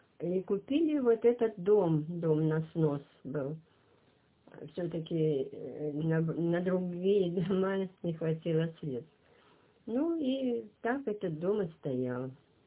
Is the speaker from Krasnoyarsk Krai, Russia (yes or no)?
no; Sestroretsk, Saint Petersburg, Russia; born there; Город Сестрорецк.